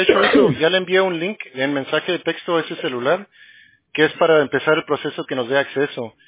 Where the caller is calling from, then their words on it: Arizona, United States; Yo, de Arizona.